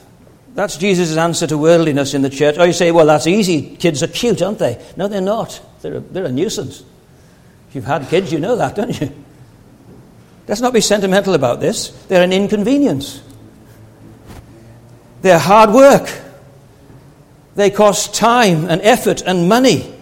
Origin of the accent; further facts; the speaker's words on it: Wales, United Kingdom; Now, I'm Welsh, as you know